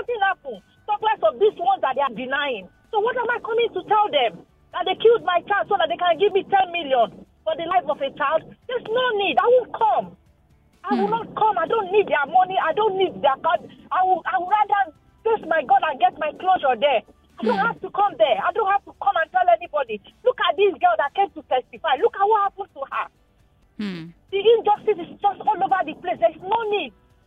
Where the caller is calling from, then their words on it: Ajah, Lagos, Nigeria; I'm calling from Aja.